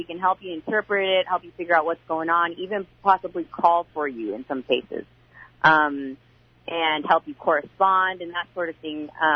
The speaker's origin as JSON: {"language": "English", "region": "Alaska", "country": "United States", "said": "I'm from Alaska, and I've been working for ABDC for over 10 years"}